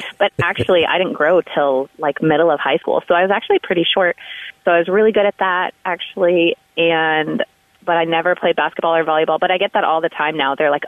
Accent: Colorado Springs, Colorado, United States; So I grew up in the Springs. Yeah, I went to Doherty High School, and I went to Sabin and Penrose and a few years at Monroe. And, you know, so Colorado Springs is my home.

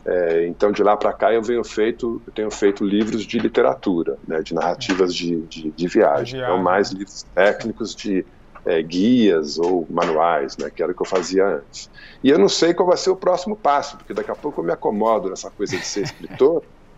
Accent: São Paulo, Brazil; born there; Eu estou falando de São Paulo, onde eu nasci, o bairro que eu nasci, no Tucuruvi.

